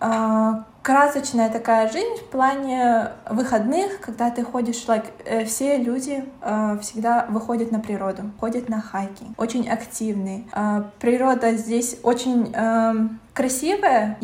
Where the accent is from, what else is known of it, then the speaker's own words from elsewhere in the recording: Almaty, Kazakhstan; now in Budapest, Hungary; Я вообще изначально родом с Алматы, с Казахстана, но сейчас я проживаю в Венгрии, в Будапеште, и работаю здесь.